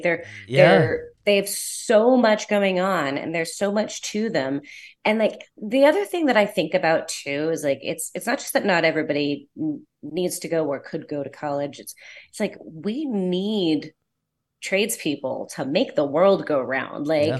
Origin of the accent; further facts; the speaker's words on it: New York, United States; I was living in Arizona at the time, but I grew up in New York and I had flown home to do an interview at a Porsche dealership